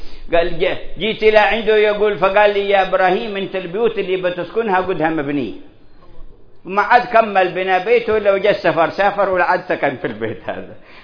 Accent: Hadramaut, Yemen; وكان أيام الشدة عندنا بحضرموت

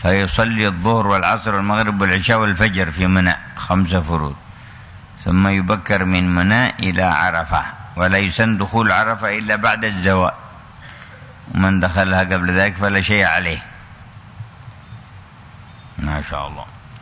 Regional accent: Mecca, Makkah Province, Saudi Arabia; وأعمال الحج هنا ما تبدأ عندنا في مكة إلا من اليوم الثامن

